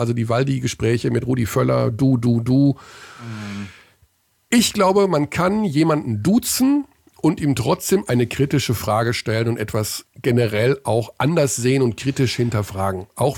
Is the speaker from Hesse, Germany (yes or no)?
no; Hagen, North Rhine-Westphalia, Germany; Horst Weimann war in den späten 70er, Anfang der 80er Jahre ein Basketballer in Hagen, in meiner Heimat.